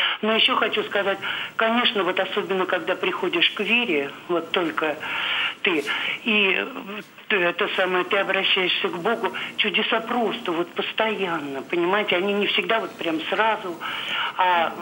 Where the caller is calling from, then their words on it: Saint Petersburg, Russia; Здравствуйте, я из Санкт-Петербурга